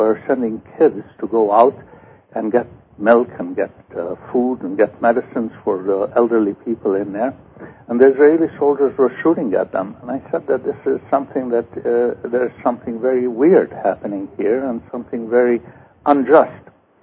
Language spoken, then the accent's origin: English; Egypt; moved away as an adult; now in United States; I am originally from Egypt. I was born and raised there and came to the United States for studies.